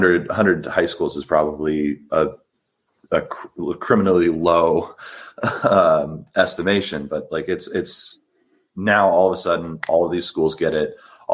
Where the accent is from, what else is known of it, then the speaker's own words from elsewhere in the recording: San Diego, California, United States; Oh, yeah. So I'm from San Diego. I grew up, I played for my local high school.